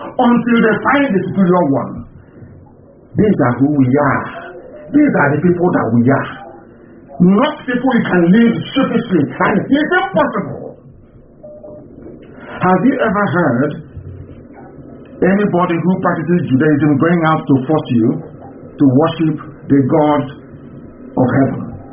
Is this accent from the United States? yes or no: no; Biafra, Nigeria; And you're telling me that we come from Biafra land where we have Tamuno. Where we have Abase, where we have Olisa, where we have Chukwu, everybody agrees.